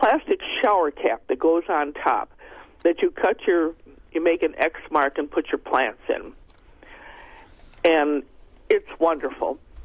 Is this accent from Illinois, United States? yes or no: no; Wisconsin, United States; And the first thing I did, because we're from Wisconsin, I called, and most of the pictures they had in their advertising were Florida and Arizona, and I said, look, it freezes